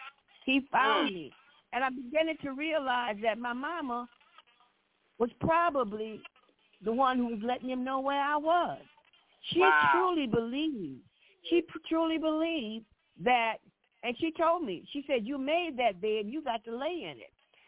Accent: the South, United States; I just have to say, hey, I'm from the South.

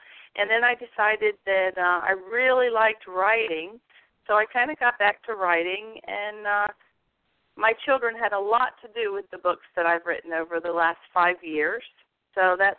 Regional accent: Homestead, Florida, United States; born there; I was born in Homestead, Florida

